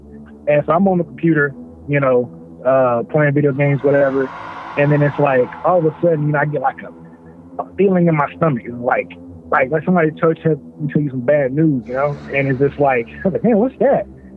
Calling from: Louisiana, United States; I'm calling from Louisiana.

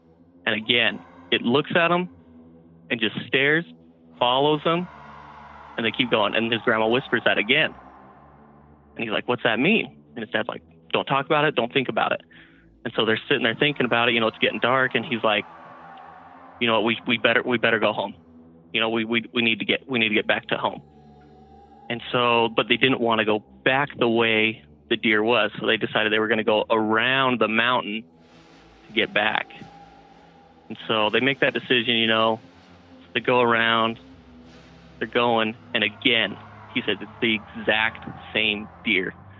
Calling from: Salt Lake City, Utah, United States; from Salt Lake City, Utah.

